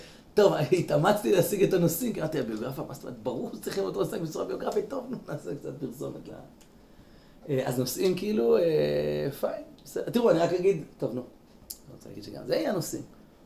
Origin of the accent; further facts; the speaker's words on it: Jerusalem, Jerusalem District, Israel; גדלתי במקור חיים